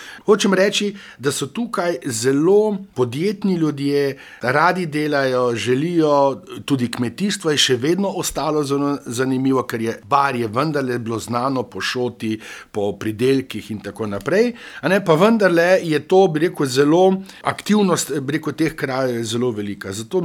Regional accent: Primorska, Slovenia; ker prihajam te iz Primorske

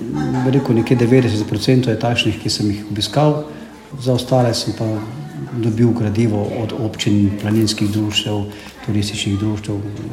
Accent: Slovenske gorice, Slovenia; ker sem iz Slovenskih goric, pa se z tega stolpa res celotne Slovenske gorice odprejo

